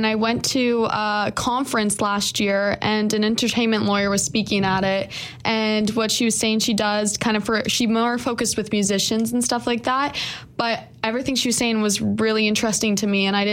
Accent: Kingston, Ontario, Canada; I personally, I'm from Kingston, so I haven't really heard of that happening in Kingston

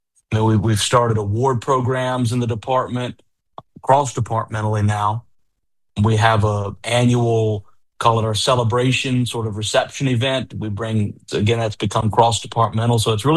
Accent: United States; moved away as an adult; now in Canada; I'm been in Canada since 2021. I'm from the States. I did my bachelor's, master's there.

